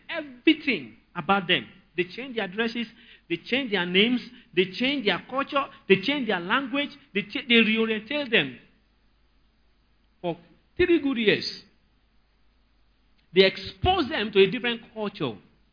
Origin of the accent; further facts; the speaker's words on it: Nigeria; I'm very patriotic. I'm a patriotic Nigerian, but I'm not a Nigerian.